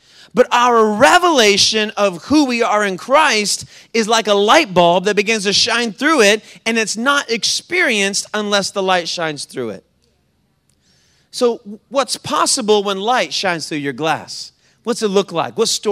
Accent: the South, United States; And I grew up in the South, and, you know, we talk back in church

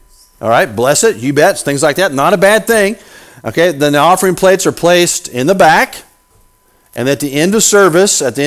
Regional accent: Edina, Missouri, United States; there was a haunted house literally right down the road from where I was growing up in Edina, Missouri. Edina, Missouri. Anybody ever been to Edina? That's a long ways from here.

